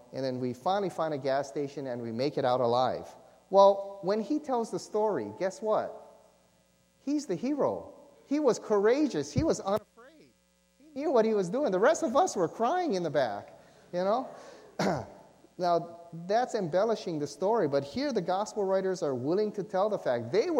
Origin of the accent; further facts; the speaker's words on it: Hawaii, United States; and we're all from Hawaii, right? We've heard stories about people dying in the snow up there and things.